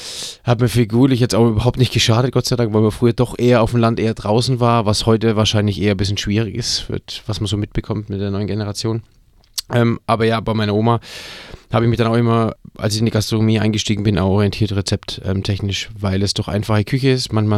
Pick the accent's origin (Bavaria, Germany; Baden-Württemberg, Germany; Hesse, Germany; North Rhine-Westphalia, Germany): Bavaria, Germany; born there; ich als geborener Franke mache natürlich ein fränkisches Restaurant